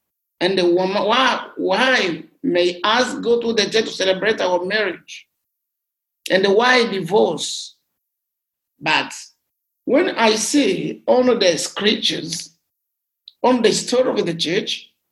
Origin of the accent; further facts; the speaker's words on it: Fizi, South Kivu, DR Congo; born there; English is a second language; So I was born in Congo, in Fizi, Eastern DRC, in 1968.